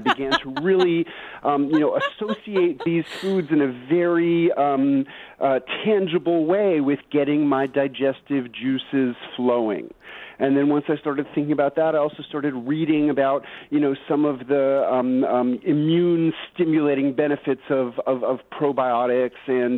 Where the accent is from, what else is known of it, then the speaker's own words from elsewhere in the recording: New York City, New York, United States; I grew up in New York City, and I loved pickles.